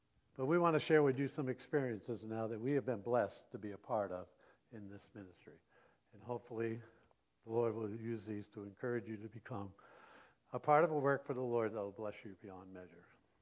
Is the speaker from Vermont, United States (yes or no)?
yes; Vermont, United States; maybe a little more down in the south here, but I'm from Vermont, not mentioned much in Vermont.